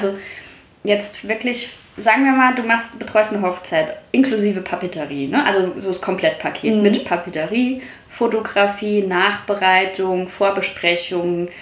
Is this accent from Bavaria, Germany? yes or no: no; Saarland, Germany; weil ich glaube, alle, die zuhören, wahrscheinlich auch Saarländer sind. Also ich hoffe es.